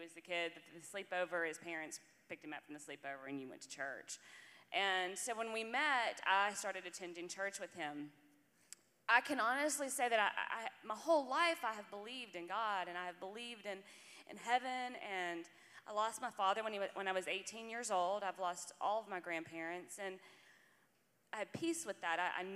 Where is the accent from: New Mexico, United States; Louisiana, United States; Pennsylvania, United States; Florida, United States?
New Mexico, United States; I grew up in New Mexico, and I was in a family that believed in God. My parents believed in God.